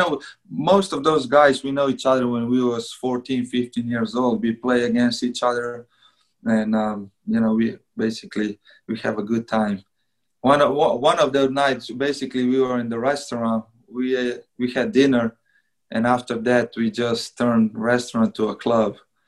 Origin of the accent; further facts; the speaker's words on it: Slovenia; You know, I'm from Slovenia, it's only 2 million people